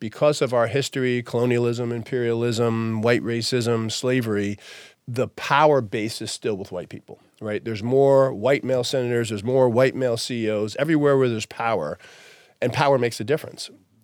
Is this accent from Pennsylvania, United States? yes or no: no; Burlington, Vermont, United States